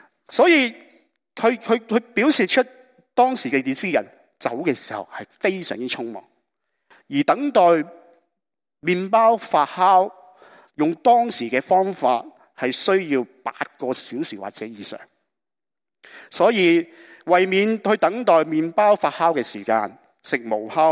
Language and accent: Chinese; China; 守节其实对我们中国人来讲是好明白什么叫守节的